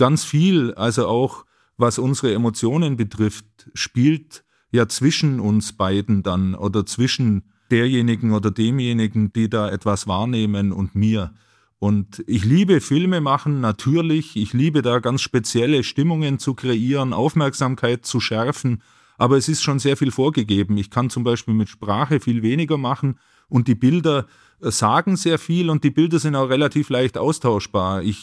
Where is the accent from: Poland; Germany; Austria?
Germany; Günzburg, Bavaria; born there; now in Munich, Germany; Ich lebe in München, ich bin geboren in Günzburg, also in Mittelschwaben sozusagen